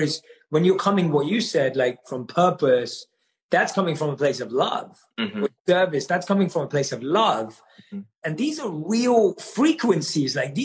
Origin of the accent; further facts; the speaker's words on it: London, United Kingdom; Like, I know in the South Asian community that I'm from, and I'm born and raised in London, but the wider community, right